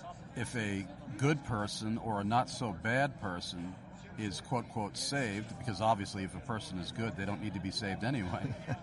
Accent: New York, United States; He's when he found out that I was from New York

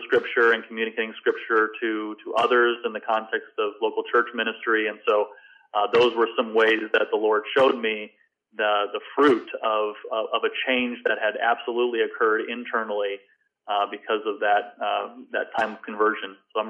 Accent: Michigan, United States; So I grew up in Michigan, grew up in a strong Christian home, went to a Christian day school

